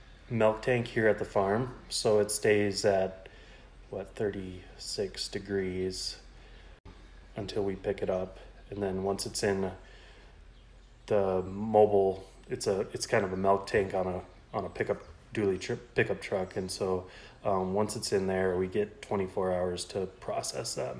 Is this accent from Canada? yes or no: no; Grand Rapids, Michigan, United States; also born or lived in Denver; Yeah, I was born in Denver, and my dad was doing cattle stuff in Denver, and then my sister was born in Texas, kind of the same deal. And then my mom's family's all from Grand Rapids area of Michigan, so we moved there when I was like 2